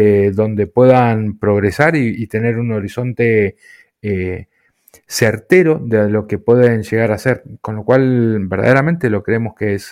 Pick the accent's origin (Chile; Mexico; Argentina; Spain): Argentina; born there; moved away; also born or lived in United States; Yo puntualmente nací en la Argentina, me formé profesionalmente en los Estados Unidos y apenitas un poco en Europa.